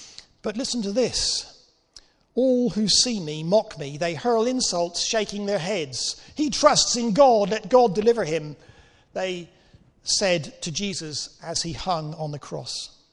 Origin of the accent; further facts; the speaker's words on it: South West England, United Kingdom; You may have figured by now that my accent is not a refined Surrey accent. I'm actually a refugee from Cornwall. I have never been civilized by those people living in Guildford.